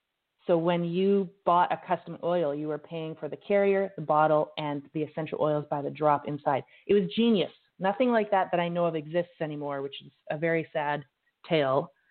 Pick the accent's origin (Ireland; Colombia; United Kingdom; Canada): Canada; Saanich, British Columbia; now in United States; I grew up in Saanich in British Columbia, Canada.